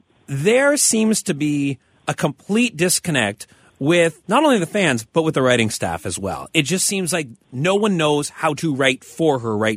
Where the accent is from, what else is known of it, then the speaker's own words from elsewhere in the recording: Canada; being Canadian.